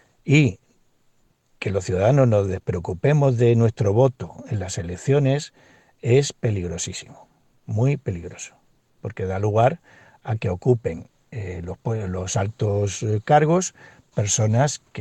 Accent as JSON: {"language": "Spanish", "country": "Spain", "said": "Todos somos españoles y hermanos hispanoamericanos."}